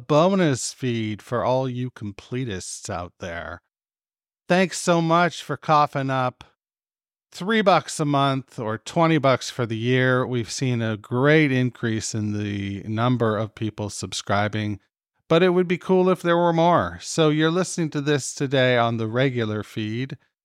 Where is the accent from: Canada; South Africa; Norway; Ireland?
Canada; I'm fucking Canadian.